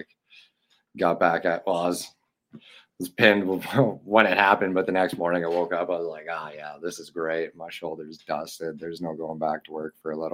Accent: Canada; Like, me as a Canadian, I'm super, like, I'm prideful of being Canadian, you know?

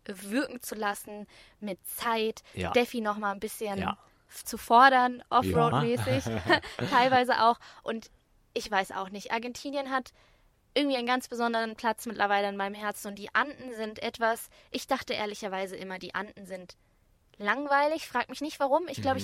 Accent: Uruguay; als die Leute mich früher gefragt haben, von wo bist du oder deine Familie oder dein Ursprung oder sowas, da habe ich gesagt, ja, aus Uruguay.

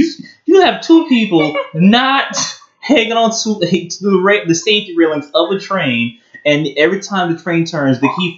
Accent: Brooklyn, New York, United States; So I'm talking about when I was in middle school. I'm going from Brooklyn to Queens, you know.

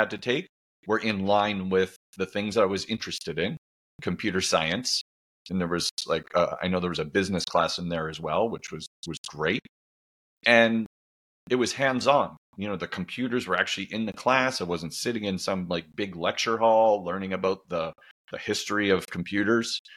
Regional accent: Ontario, Canada; So I went to a local university in my hometown. It was called McMaster University

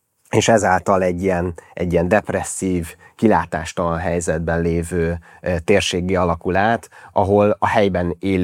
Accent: Szeged, Csongrád-Csanád, Hungary; ugye én Szegeden nőttem fel, ott jártam gimnáziumba és egyetemre is

